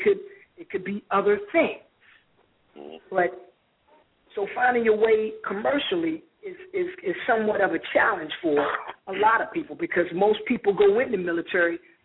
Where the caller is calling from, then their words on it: Virginia, United States; and I'm calling from Virginia.